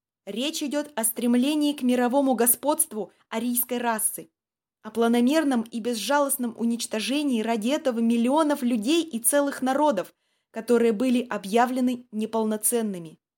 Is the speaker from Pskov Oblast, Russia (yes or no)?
yes; Vybor, Pskov Oblast, Russia; В моем родном селе Выбор Новоржевского района Ленинградской области, ныне это Псковская область